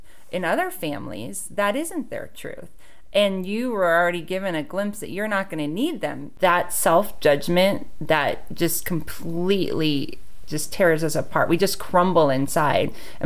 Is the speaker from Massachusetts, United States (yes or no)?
no; Hawaii, United States; Growing up in Hawaii, I've had those moments.